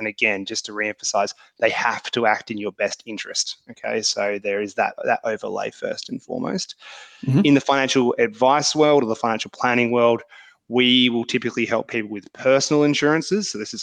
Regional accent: Australia; So obviously if it's in a bank account here in Australia, I've got access to it immediately.

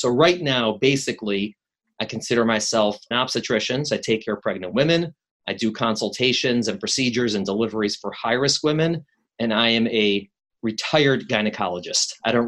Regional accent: Chicago, Illinois, United States; now in New York, United States; I've been in New York longer than I've been in Chicago, but I still tell people I'm from Chicago.

